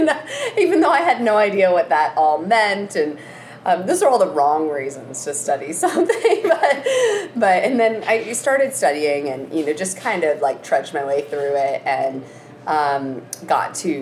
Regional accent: New Jersey, United States; also born or lived in Conway, South Carolina; now in Asheville, United States; Yes, I was born in South Carolina, in Conway, South Carolina. I did end up living in New Jersey growing up there, I moved back down to the South to open a couple restaurants in Asheville, North Carolina.

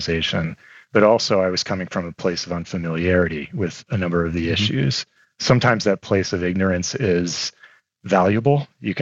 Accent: East Coast, United States; now in Detroit, United States; a reminder, I grew up on the East Coast, so I was also moving into Detroit.

